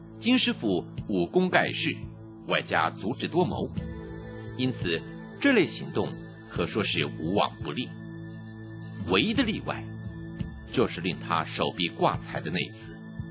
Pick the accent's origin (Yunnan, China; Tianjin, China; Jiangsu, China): Jiangsu, China; Yangzhou; 我的家乡扬州当时也是沦陷区之一